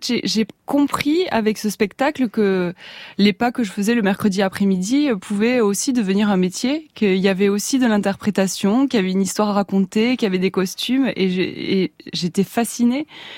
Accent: Toulouse, Occitanie, France; parce que je suis de Toulouse.

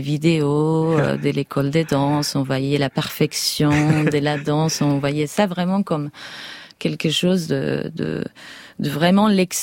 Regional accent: Argentina; French is a second language; moved away; J'ai quitté l'Argentine dans un moment où l'économie elle était très stable. On avait qu'est-ce qu'on appelait le 1-1. Ça veut dire qu'on avait un peso argentin au niveau de d'un dollar. Donc on avait une vie en Amérique du Sud très agréable.

